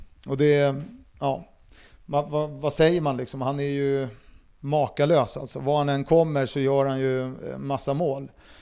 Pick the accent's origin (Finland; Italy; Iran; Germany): Italy; Liguria; now in Sweden; eftersom det är mina hemtrakter. Det är Ligurien, det är min hemregion så att säga.